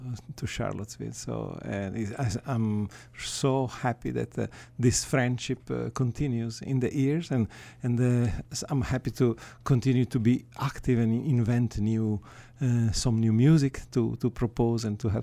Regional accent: Genoa, Liguria, Italy; born there; English is a second language; Yes, actually, I was born in Genoa.

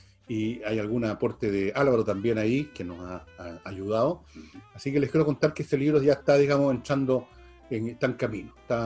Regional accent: Santiago, Santiago Metropolitan Region, Chile; esta vez voy a hablar de cuáles son mis vivencias como santiaguino. Cómo era Santiago en los años 50, cuando yo era cabro chico

